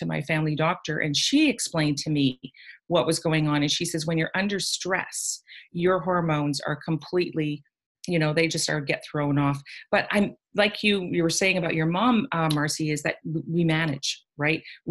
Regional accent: Ottawa, Ontario, Canada; from Ottawa, Ontario, but I'm actually in upstate New York right now visiting my daughter

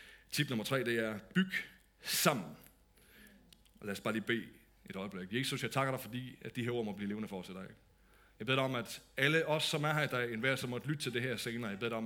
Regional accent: North Denmark Region, Denmark; De der store stregspillere, de spillede på Mors, hvor jeg voksede op.

